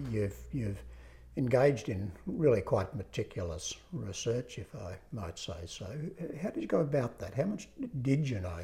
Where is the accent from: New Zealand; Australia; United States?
Australia; Pinjarra, Western Australia; born and bred in Western Australia, in the little town of Pinjarra, just south of Perth, spent a year as a boarder at St Ildefonsus College in New Norcia.